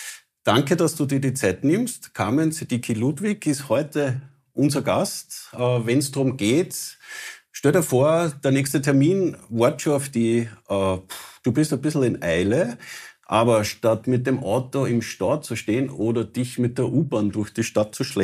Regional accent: Lower Austria, Austria; Ich komme ja aus dem Weinviertel

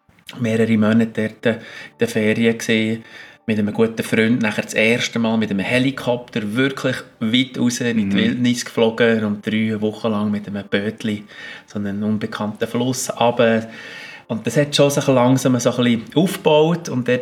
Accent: Bern, Switzerland; Obwohl ich zwar in Bern lang daheim war, und als Berner, ja.

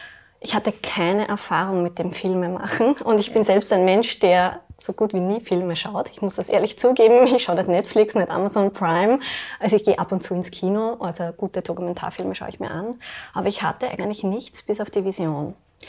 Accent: Lower Austria, Austria; ich komme aus Niederösterreich, wohne in St. Georgen, bin 39 Jahre jung

